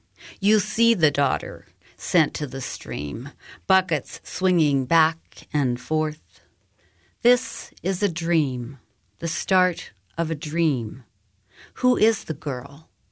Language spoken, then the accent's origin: English; North Dakota, United States; Well, as you mentioned, I spent a lot of time growing up in North Dakota. My grandparents and aunts and uncles and all kinds of folks lived there.